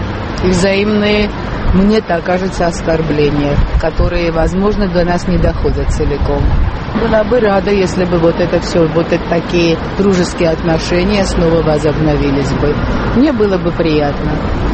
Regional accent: Tbilisi, Georgia; Так что мы коренные тбилисцы, здесь родились.

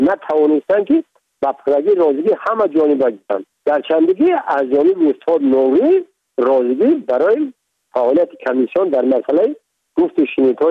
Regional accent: Tajikistan; من تاجیک هستم، تو هم تاجیک هستی، زبان منم تاجیک هست

